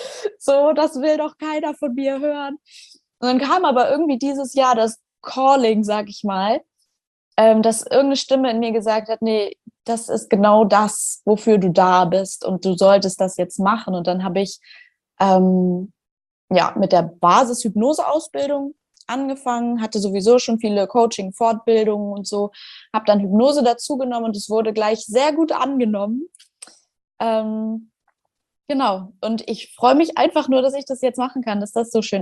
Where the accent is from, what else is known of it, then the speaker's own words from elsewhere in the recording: Schleswig-Holstein, Germany; Ich bin 26, ich komme aus Schleswig-Holstein